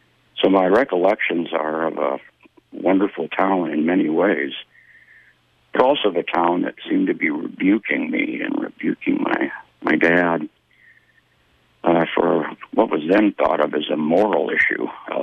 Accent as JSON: {"language": "English", "town": "Worthington", "region": "Minnesota", "country": "United States", "tie": "born or raised there", "said": "And my recollection of growing up in Worthington, Minnesota was of a very tense household, bitter arguments between my mom and dad late at night."}